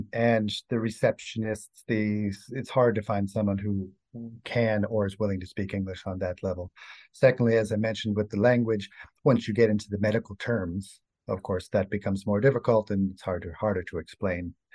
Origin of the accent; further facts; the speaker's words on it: Boston, Massachusetts, United States; moved away as an adult; now in Bratislava, Slovakia; I'm from the United States, from Boston. Okay. I came to Bratislava about 8 years ago to join my beautiful wife.